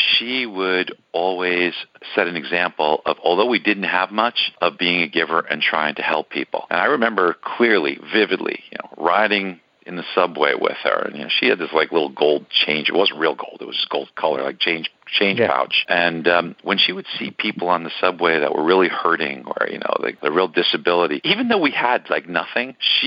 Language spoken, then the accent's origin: English; Brooklyn, New York, United States; I grew up extremely poor, David. I grew up in Brooklyn, New York. My parents were immigrants, lost my dad when I was a young boy.